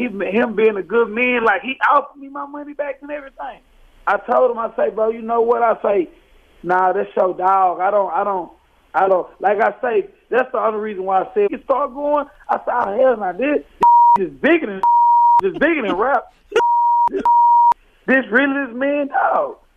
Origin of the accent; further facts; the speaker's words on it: Fort Worth, Texas, United States; like, I'm from Fort Worth, Texas.